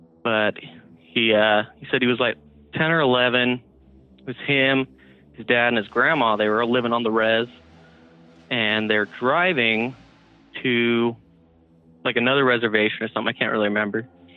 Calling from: Salt Lake City, Utah, United States; from Salt Lake City, Utah.

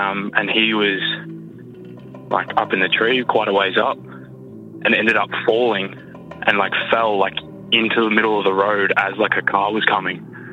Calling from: Australia; I'm calling from Australia.

